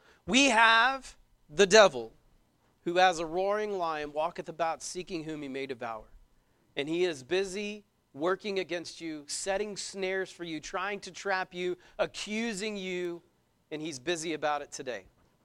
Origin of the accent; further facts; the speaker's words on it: United States; this is foreign to us because I'm an American